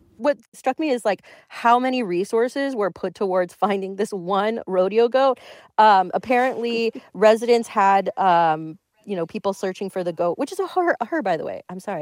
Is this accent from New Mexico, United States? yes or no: no; Florida, United States; Yes, I'm from Florida.